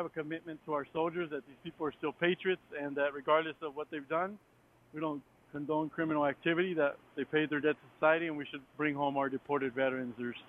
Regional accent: Compton, California, United States; So I grew up in Compton, California, and the reason I was deported, I was involved in a shooting

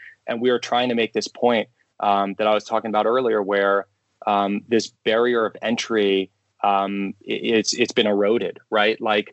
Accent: New York City, New York, United States; I was growing up in New York City and my mom brought me to watch Do the Right Thing when I was really young.

